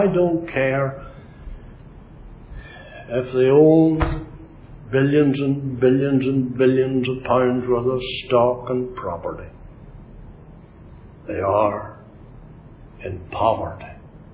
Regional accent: Northern Ireland, United Kingdom; And as I began to speak, she said, "Oh, you're from Ulster." And I said, "Yes."

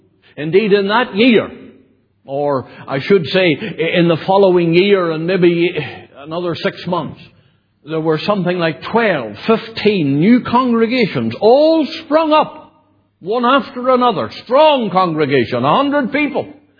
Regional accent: Lisnaskea, Northern Ireland, United Kingdom; It was held in Listlaskee, which happened to be my hometown.

